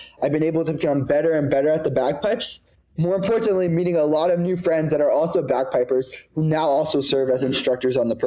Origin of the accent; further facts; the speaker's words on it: India; now in Houston, United States; And honestly, I like to play this because I'm an Indian, right? So an Indian playing right.